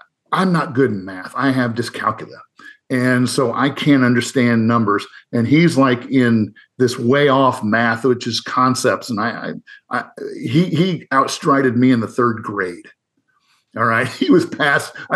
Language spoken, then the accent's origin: English; Iowa, United States; I grew up in Northern Iowa, and so we only got Minnesota Vikings on TV during the Chuck Foreman and Fran Tarkenton days.